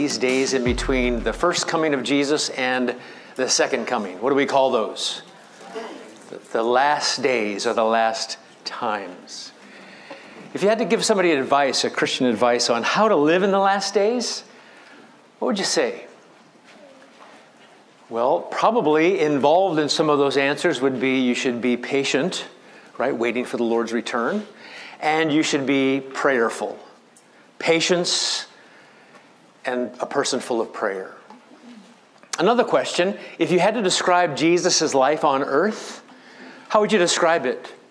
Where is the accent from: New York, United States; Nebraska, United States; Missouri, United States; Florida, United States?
Nebraska, United States; by the way, I'm from Nebraska, and that's our state motto, Nebraska, the good life.